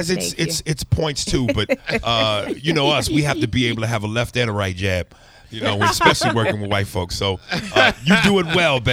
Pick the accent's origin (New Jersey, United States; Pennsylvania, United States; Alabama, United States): Alabama, United States; Mobile; I'm from Mobile, Alabama